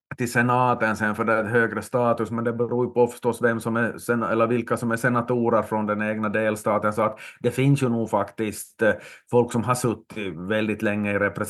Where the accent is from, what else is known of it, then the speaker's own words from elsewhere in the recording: Finland; eftersom jag är från Finland och du från Sverige